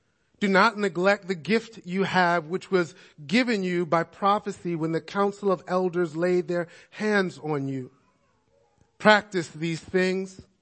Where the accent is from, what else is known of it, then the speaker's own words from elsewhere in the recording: Brooklyn, New York, United States; And last weekend, I was in my hometown of Brooklyn, New York, preaching for Resurrection Church there in Williamsburg, Brooklyn.